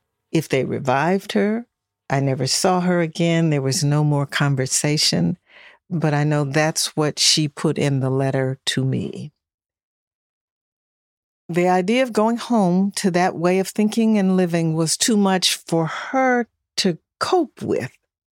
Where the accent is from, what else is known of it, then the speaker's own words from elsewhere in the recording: Cleveland, Ohio, United States; I grew up in Cleveland, Ohio, and I grew up on the east side of Cleveland, which is an all-Black community.